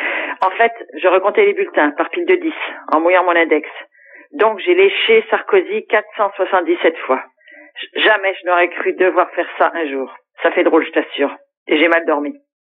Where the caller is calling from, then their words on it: Reims, Grand Est, France; de Reims, j'ai 53 ans